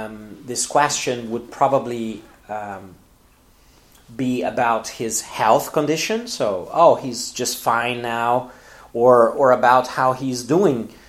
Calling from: Porto Alegre, Rio Grande do Sul, Brazil; English is a second language

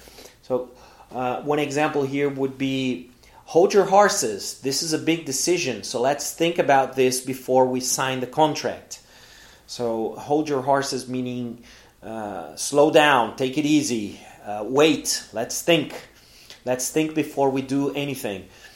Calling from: Porto Alegre, Rio Grande do Sul, Brazil

